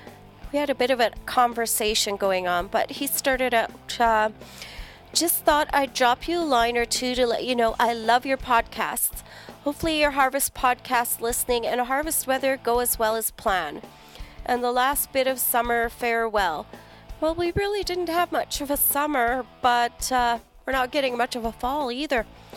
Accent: Waterloo, Ontario, Canada; also born or lived in Squamish, Canada; I grew up in Waterloo, Ontario. Somewhat unfortunately, only because it is a bit of a wasteland of cities and highways. Busy people doing busy things.

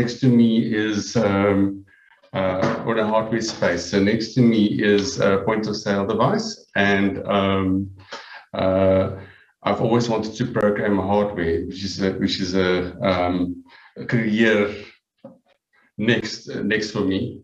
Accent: South Africa; from South Africa, web developer by trade

